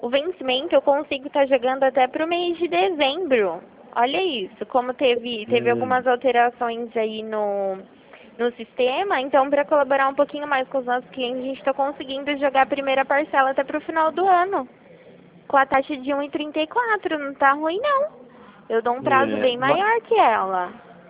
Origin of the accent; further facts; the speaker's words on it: Rio Claro, São Paulo, Brazil; eu sou de Rio Claro.